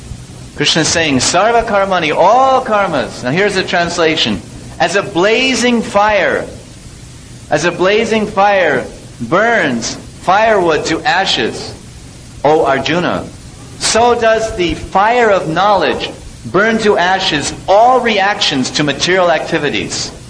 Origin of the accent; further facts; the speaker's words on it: California, United States; We come from California, and we have these big forests there, redwood forests